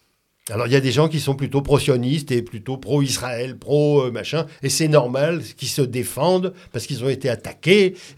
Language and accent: French; Paris, Île-de-France, France; born there; je suis né à Paris, dans le 10e. Je suis né dans le Faubourg Saint-Denis, juste à côté, quand même, hein, rue des Petites Écuries. Donc, non, je suis né... Juif. Alors, je suis né français.